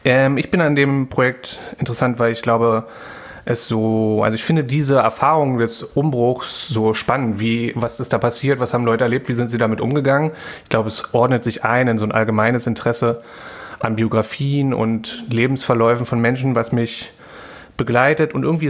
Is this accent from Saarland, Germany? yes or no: no; Berlin, Germany; born there; Auch ich habe Slawistik studiert in Berlin. Ich bin auch in Berlin geboren, 87. Das heißt, ich war da beim Mauerfall.